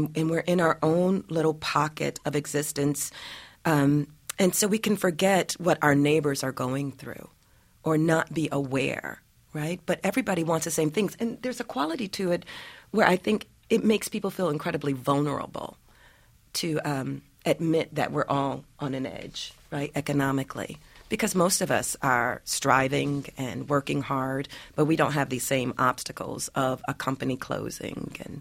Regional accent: Detroit, Michigan, United States; But also, I'm from Detroit. So my city was a canary in the coal mine years ago with deindustrialization.

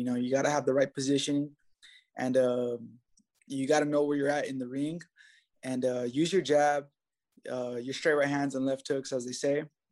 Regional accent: Albuquerque, New Mexico, United States; You know, I come from the South Valley of Albuquerque, rough neighborhood, a lot of gangs, a lot of drugs, all that, you know, but I was able to persevere and not get into that.

